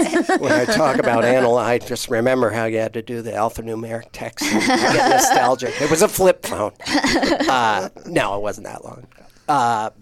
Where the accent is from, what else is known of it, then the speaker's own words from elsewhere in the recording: Montana, United States; That's the reason I'm a comic is I grew up in Montana where there was fights all the time.